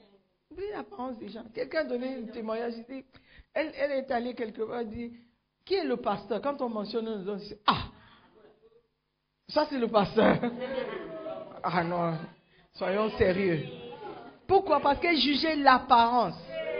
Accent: Volta, Ghana; d'où je viens au Ghana, je viens de Volta Region.

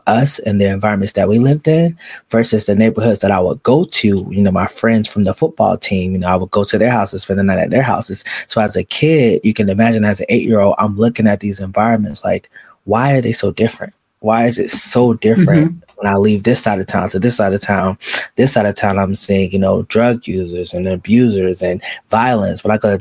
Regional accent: Jacksonville, Florida, United States; I grew up in Jacksonville, Florida.

